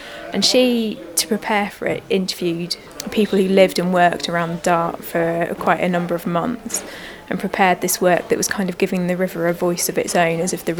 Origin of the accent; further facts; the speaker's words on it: Bournemouth, South West England, United Kingdom; partly because I'm from the Bournemouth area, so it was like a kind of a homecoming for me.